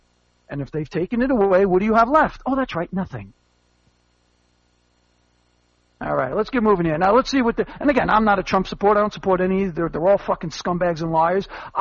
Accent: United States; And I'm not a conservative, I'm an American.

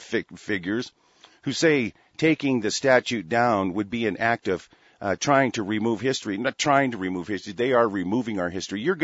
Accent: Florida, United States; born there; You know, my family, I was born in Florida, but I guarantee you I was conceived in West Virginia. This is where my family comes from.

